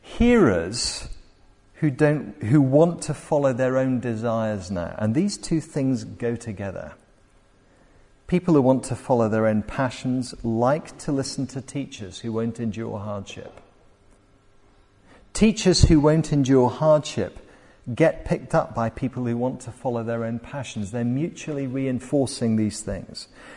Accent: Glasgow, Scotland, United Kingdom; I come from Glasgow originally. My family's from Glasgow. I've got family members still in Glasgow, and they're associated with the Liberal Church of Scotland.

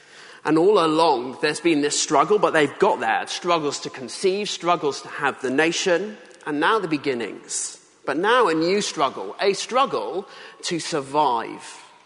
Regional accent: United Kingdom; And she talks about there this kind of thing that we do as Brits, kind of bumbling around, pretending that we're somehow amateurs in everything.

